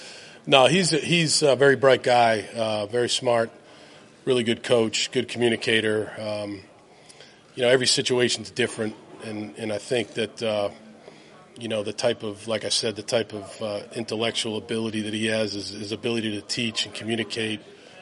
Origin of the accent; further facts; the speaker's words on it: Boston, Massachusetts, United States; We're both from the Northeast, although he's from New York City and I'm from Boston